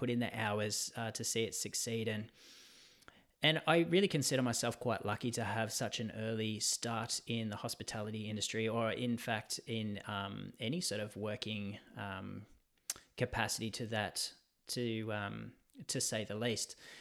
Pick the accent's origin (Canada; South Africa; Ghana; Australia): Australia; Bendigo, Victoria; which was located in my hometown of Bendigo in Victoria, Australia.